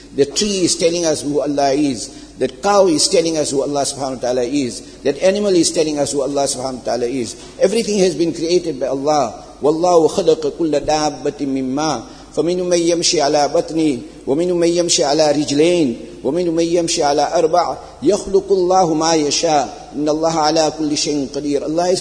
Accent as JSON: {"language": "English", "country": "Pakistan", "said": "I'm coming from Pakistan, but I don't know about it."}